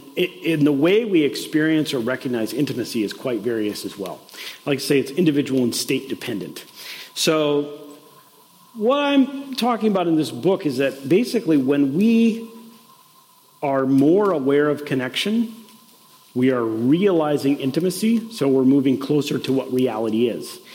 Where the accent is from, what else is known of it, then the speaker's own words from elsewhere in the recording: Minnesota, United States; So I'm from Minnesota, so I get to talk about … when I give Dharma talks.